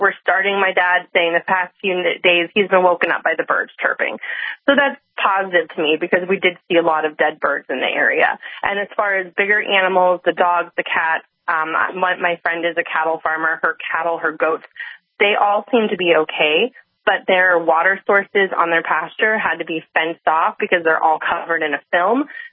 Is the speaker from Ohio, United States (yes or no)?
yes; East Palestine, Ohio, United States; So I grew up in East Palestine. I live just outside of town now, but my parents, my family all still live there.